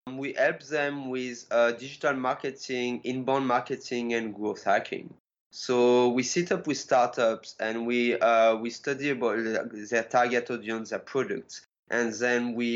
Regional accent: France; English is a second language; also born or lived in United States / England / Ireland / Spain; now in Taiwan; Taiwan is actually the 7th country I lived in. You probably hear my accent. I'm originally from France, but then I used to live in the US, in England, in Ireland, in Spain, and in Australia.

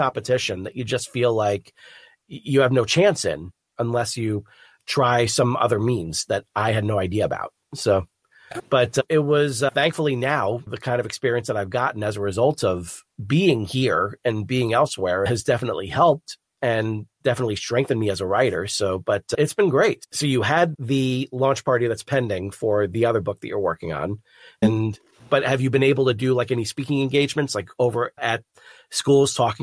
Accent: New York, United States; born there; now in St. Louis, United States; Well, like I was born in New York, so I just felt like that's where I belonged at that time, was just to get back up there.

